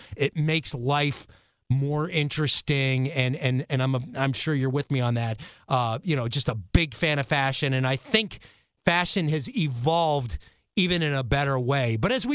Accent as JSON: {"language": "English", "region": "East Coast", "country": "United States", "said": "I'm from the East Coast."}